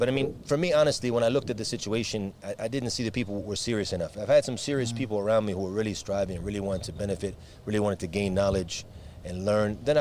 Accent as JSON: {"language": "English", "country": "Ireland", "said": "Because they see me and they know I'm Irish, you know, and I'm one of them"}